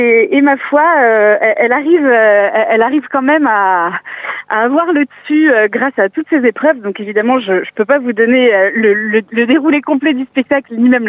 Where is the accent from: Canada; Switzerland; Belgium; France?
France; Centre-Val de Loire; On est originaire de la Touraine, donc on l'a pas mal joué en local.